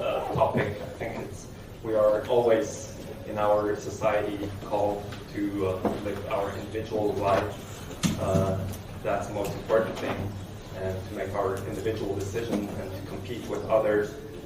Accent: Bern, Switzerland; And also, I'm from Bern, and I thought, oh, well, let's go to Saint Etienne

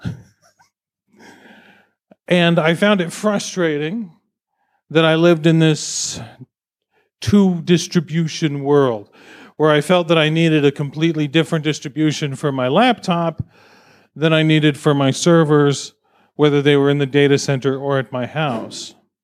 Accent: United States; Again, I'm from the United States, where, you know, things are kind of crazy over there right now.

